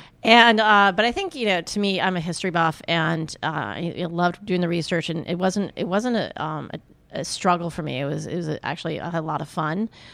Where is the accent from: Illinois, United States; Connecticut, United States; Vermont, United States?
Connecticut, United States; moved away as an adult; now in New Orleans, United States; I am originally not from New Orleans. I'm from Connecticut, and I moved here originally for college, went and worked in New York for a couple of years, and then I moved back here.